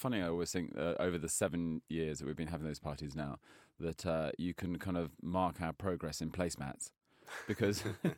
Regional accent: United Kingdom; It's because we're blooming British.

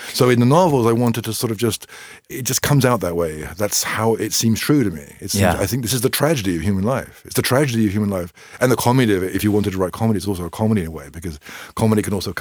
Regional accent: England, United Kingdom; now in Southeast Asia; But of course, I'm more English than Irish in terms of upbringing and education.

